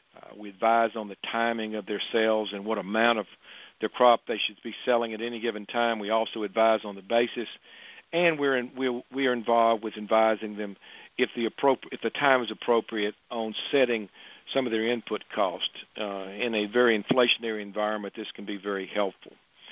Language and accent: English; Mississippi, United States; now in Memphis, United States; I grew up in the Mississippi Delta in Sunflower County. I grew up on a cotton and soybean farm.